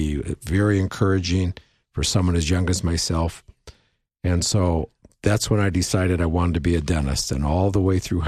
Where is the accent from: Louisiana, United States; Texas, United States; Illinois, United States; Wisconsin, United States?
Illinois, United States; Rock Island; So I grew up in the Midwest, a small town called Rock Island, Illinois.